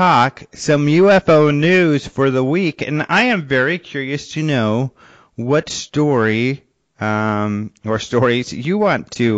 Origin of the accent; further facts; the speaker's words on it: Colorado, United States; I remember when I came from Colorado and I crossed one bridge and it says something river and there's no water.